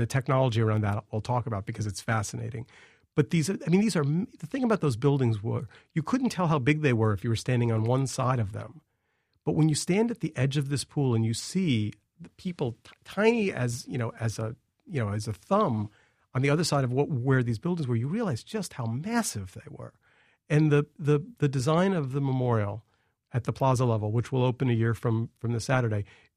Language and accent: English; New York City, New York, United States; The city really was, as a New Yorker, I was just incredibly proud of us.